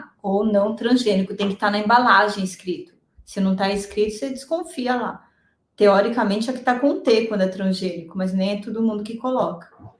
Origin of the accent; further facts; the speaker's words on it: São Paulo, Brazil; Eu gosto de feijão carioca, que eu sou paulistana